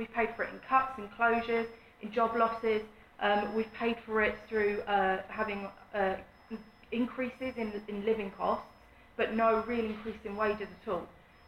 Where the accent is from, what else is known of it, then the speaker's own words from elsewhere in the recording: Milton Keynes, South East England, United Kingdom; Now, I was born in Milton Keynes, raised in Milton Keynes, blah, blah, blah.